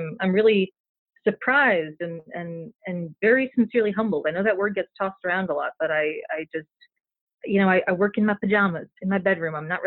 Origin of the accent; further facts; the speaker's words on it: Richmond, Virginia, United States; born there; Like, you know, I was born in Richmond, Virginia. And the surrounding counties are all big hunting areas.